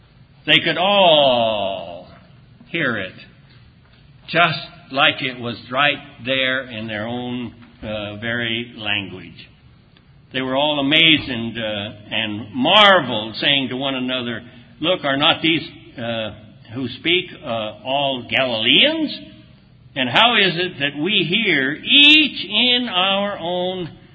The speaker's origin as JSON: {"language": "English", "region": "Nebraska", "country": "United States", "tie": "born or raised there", "said": "And I said, well, I was born and reared in Nebraska."}